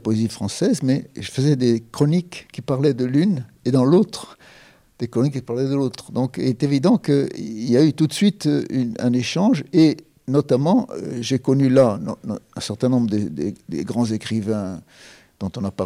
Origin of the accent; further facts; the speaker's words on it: Corsica, France; moved away as an adult; also born or lived in Paris; Oui, je suis né en Corse en 1940, décembre 1940. Et jusqu'à 20 ans, je suis resté ici.